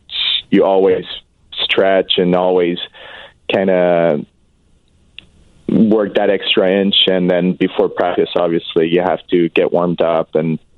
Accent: Montreal, Quebec, Canada; growing up in Montreal, obviously, the only channel I had as a kid was the Canadiens

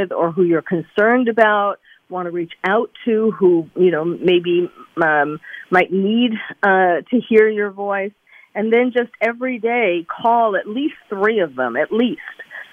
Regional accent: New York, United States; I know I'm a New Yorker born and bred.

